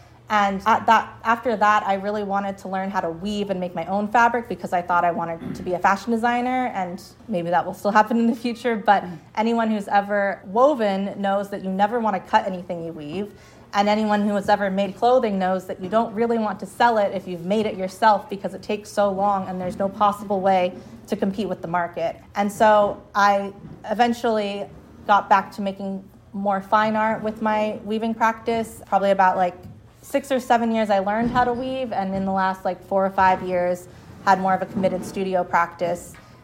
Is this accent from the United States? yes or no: yes; Phoenix, Arizona, United States; how we use water growing up in Phoenix, you don't think about water